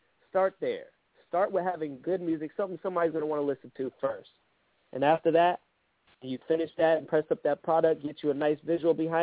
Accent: Hawaii, United States; I want to shout-out Hawaii, my home state. I miss y'all very much.

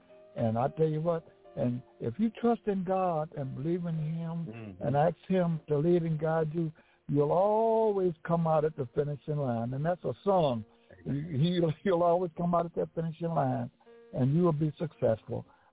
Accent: Gainesville, Georgia, United States; I'm a Southerner. I'm from Georgia. I was born in Gainesville, Georgia. And I came from a singing family. So I was raised up in Gainesville, Georgia

